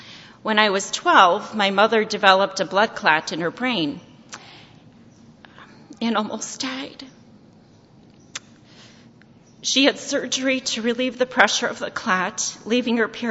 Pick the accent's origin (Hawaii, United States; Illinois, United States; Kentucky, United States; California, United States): Illinois, United States; Chicago; I grew up in Chicago, the oldest of three siblings.